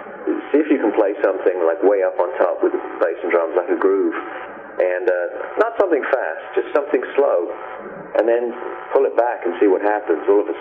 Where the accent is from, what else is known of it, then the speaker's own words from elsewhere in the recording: London, United Kingdom; I grew up in Maida Vale in London